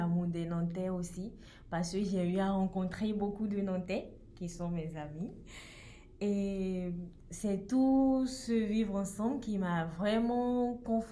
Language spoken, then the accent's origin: French; Benin; moved away as an adult; now in Nantes, France; Je viens du Bénin et ça fait environ 4 ans que je suis sur le sol français pour poursuivre mes études.